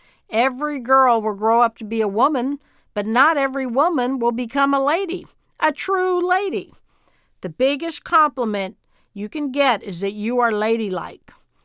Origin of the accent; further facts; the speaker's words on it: Dallas, Texas, United States; in my hometown of Texas. Charm school in Dallas in the 1980s was alive and well.